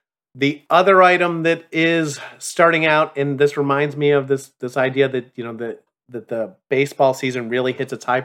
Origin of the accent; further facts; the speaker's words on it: Chicago, Illinois, United States; So this is not like where I grew up in Chicago and the Chicago Fire could not be more of an afterthought